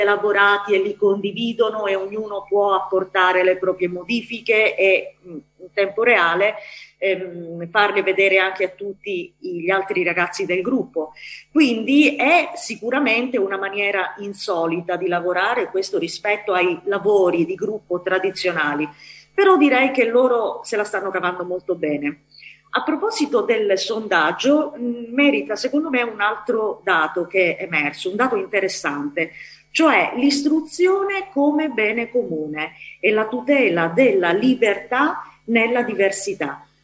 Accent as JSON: {"language": "Italian", "region": "Calabria", "country": "Italy", "said": "ma noi siamo calabresi, abbiamo la testa dura e andiamo avanti sempre"}